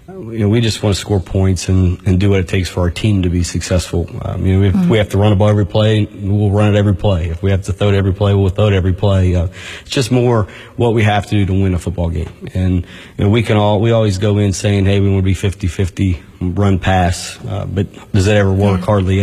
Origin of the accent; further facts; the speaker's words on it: Farmington, West Virginia, United States; I was born and raised in Farmington, West Virginia, north central West Virginia, just south of Morgantown.